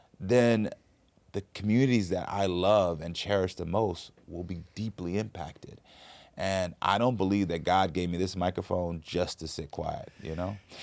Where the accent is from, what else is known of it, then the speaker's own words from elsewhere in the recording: Houston, Texas, United States; I'm from Houston.